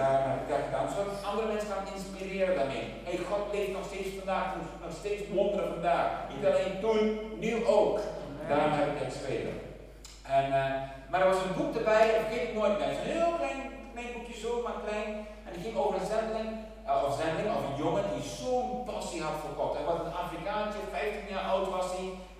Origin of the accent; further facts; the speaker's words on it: Sarawak, Malaysia; Weet je, bij ons in Borneo zijn er zoveel opwekkingen gebeurd in het verleden.